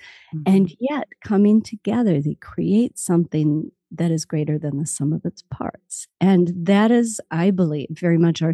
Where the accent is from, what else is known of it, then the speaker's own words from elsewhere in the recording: Minnesota, United States; born there; I was born here in Bidote, which is the indigenous language here of the Dakota people. Mm. Bidote meaning a confluence. And I actually live literally just a stone's throw from the sacred place of the Dakota people